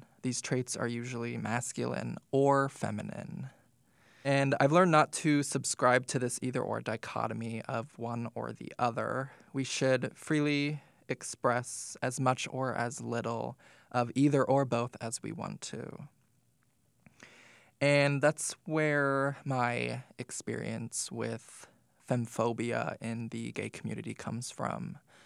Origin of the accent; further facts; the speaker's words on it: Macungie, Pennsylvania, United States; I'm from Macungie, Pennsylvania.